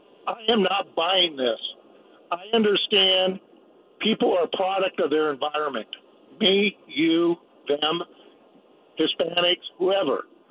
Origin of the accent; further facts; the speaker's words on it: Portland, Oregon, United States; And I just want to say I grew up in Northeast Portland in the 70s. I was around in the race riots as a young kid by Alberta when the theater was burnt down.